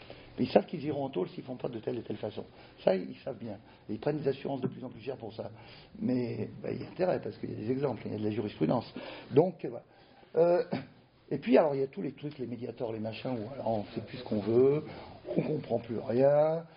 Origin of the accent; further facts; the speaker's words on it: Occitanie, France; dans mon patelin en Lozère